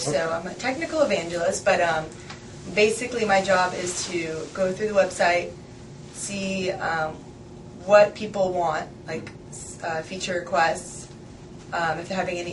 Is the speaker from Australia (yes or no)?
no; California, United States; And so I was born in California, born and raised, went